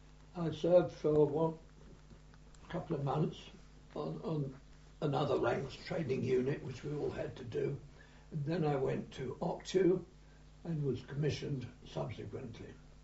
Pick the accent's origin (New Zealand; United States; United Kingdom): United Kingdom; London; born there; I was born in Muswell Hill, London, in 1914.